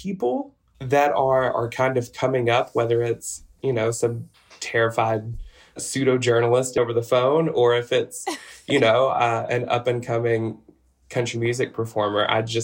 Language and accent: English; Tennessee, United States; even non-country music fans back home, that don't recognize her as this powerful force in their lives growing up in East Tennessee.